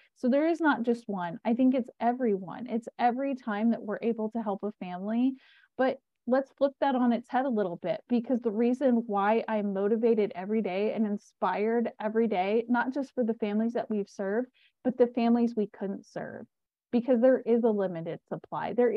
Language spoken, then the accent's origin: English; United States; I'm from America, so I feel like I live a very fortunate lifestyle